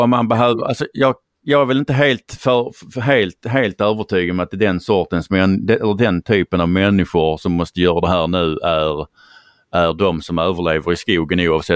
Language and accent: Swedish; Skåne, Sweden; som skåning vill jag bara påpeka